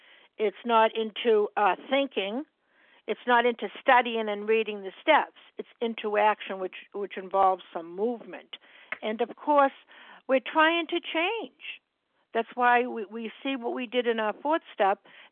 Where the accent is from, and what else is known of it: Massachusetts, United States